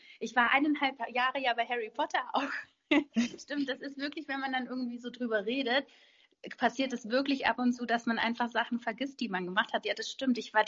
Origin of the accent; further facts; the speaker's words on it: Marktoberdorf, Bavaria, Germany; ich bin in Marktoberdorf aufgewachsen. Das ist eine Stadt in Bayern und das ist eine Kulturstadt.